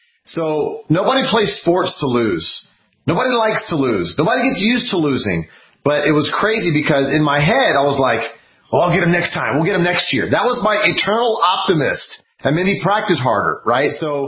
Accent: Dallas, Texas, United States; So I grew up in Dallas, Texas. My parents are from Brazil. They came over in 1969, had me in 1975.

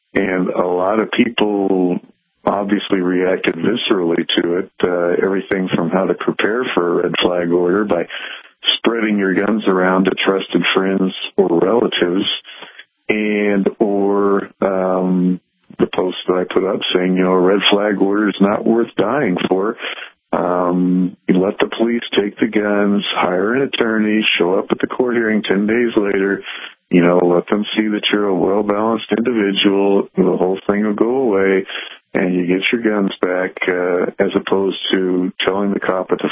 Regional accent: Illinois, United States; I am from Illinois, where we have a red flag law

